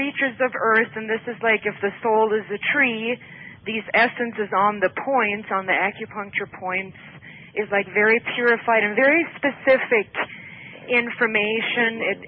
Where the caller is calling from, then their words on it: Poudre Canyon, Colorado, United States; I'm calling from Poudre Canyon, Colorado.